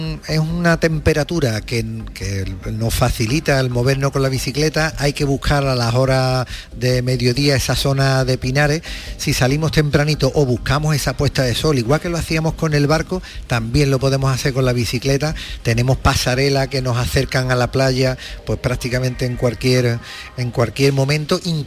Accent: Seville, Andalusia, Spain; Tú y yo somos dos sevillanos

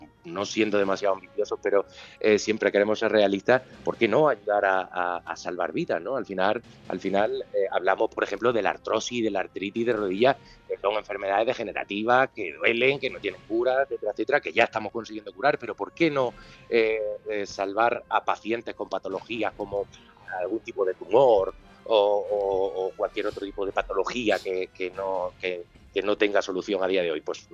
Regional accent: Granada, Andalusia, Spain; nosotros hacemos bandera de lo que somos, de granadinos, de españoles

